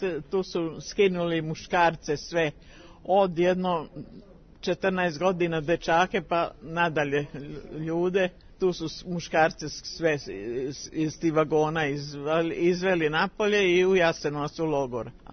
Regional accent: Slavonia, Croatia; born there; inače sam rođena u Hrvatskoj tada, jel, pa i sada postoji, Slavonka sam, Srpkinja sam.

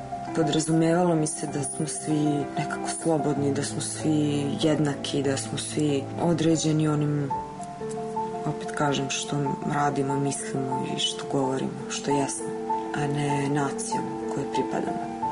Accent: Serbia; now in Zagreb, Croatia; došla da živim u Hrvatsku, u Zagreb, odredilo me u mnogo većoj meri nego što sam ikad mogla da pomislim.

